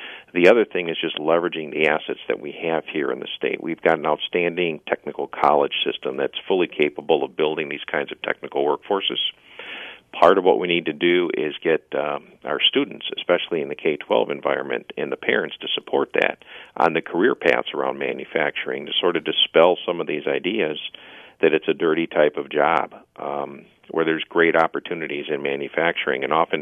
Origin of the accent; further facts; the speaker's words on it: Milwaukee, Wisconsin, United States; What I was familiar with growing up in Milwaukee is seeing a lot of the canning companies and the automotive frames divisions